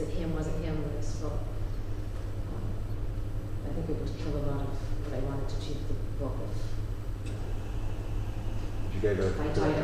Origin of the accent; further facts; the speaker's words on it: Mexico City, Mexico; I grew up in Mexico City, which is one of the most dangerous cities in the world